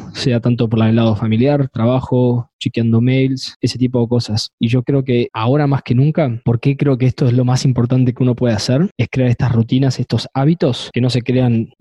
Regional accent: Argentina; now in Houston, United States; en mi país, en Argentina. Estamos acá en Houston.

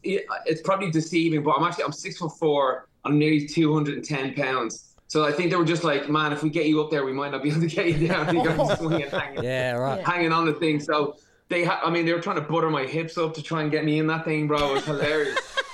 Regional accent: Ireland; Yeah, look, you know, we're Irish, we're around, we rock.

